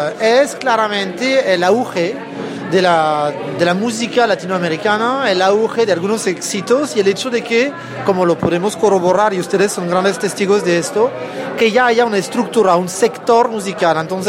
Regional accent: Colombia; somos 5 personas en Tarima y 3 somos colombianos.

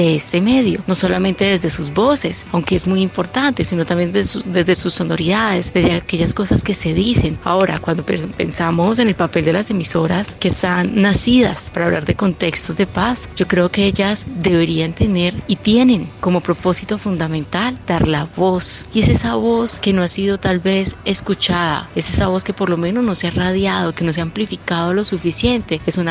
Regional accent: Colombia; todo ese universo sonoro que somos los colombianos

